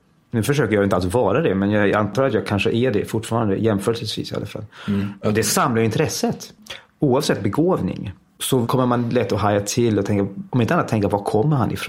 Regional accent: Denmark; moved away as an adult; now in Stockholm, Sweden; Alltså jag växte upp i Danmark i ett svensktalande hem.

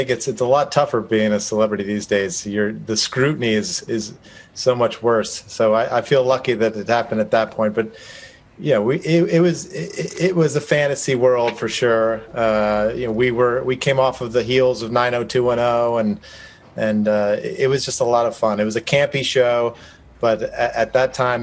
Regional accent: New Jersey, United States; So I grew up in New Jersey, so it was a dream.

